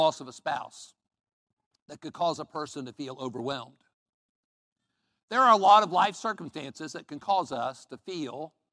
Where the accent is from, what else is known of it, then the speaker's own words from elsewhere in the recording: Columbus, Ohio, United States; born there; I was born in Ohio. This morning I wear a scarlet and gray tie because I was born in Columbus, Ohio.